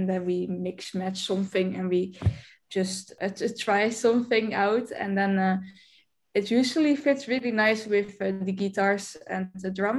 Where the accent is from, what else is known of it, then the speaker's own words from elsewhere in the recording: Netherlands; English is a second language; I'm 18 years old, I'm from the Netherlands.